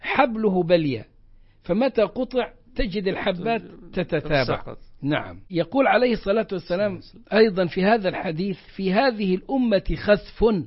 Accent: Egypt; الريح الحمراء لها أسماء مختلفة في البلاد، لكن ظهرت عندنا في مصر في التسعينات

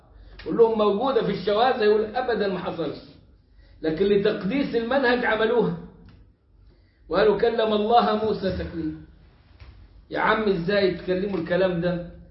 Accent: Egypt; إحنا كان عندنا في مصر الجمعية الشرعية قاعدة عريضة وأهل سنة والتزام غير عادي

